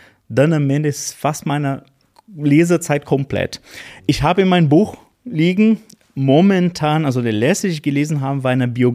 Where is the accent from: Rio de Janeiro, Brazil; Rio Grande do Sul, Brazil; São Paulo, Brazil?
Rio Grande do Sul, Brazil; Porto Alegre; in meiner Heimatstadt, ah, ja, in Porto Alegre, Brasilien, ja.